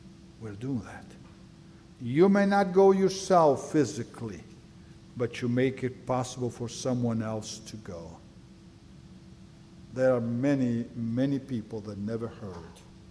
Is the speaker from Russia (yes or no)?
yes; Russia; now in United States; See, when I go to Russia or Ukraine, I'm an American. When I'm here, I'm Russian.